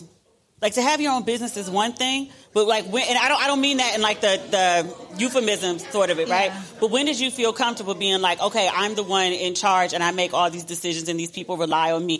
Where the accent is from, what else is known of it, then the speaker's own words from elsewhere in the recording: Mitchellville, Maryland, United States; But that's when growing up, that's all I knew. I'm from Mitchellville, right?